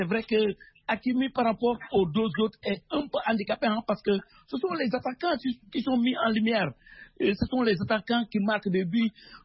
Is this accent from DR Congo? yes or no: no; Senegal; C'est vrai que je suis Sénégalais, c'est mon compatriote.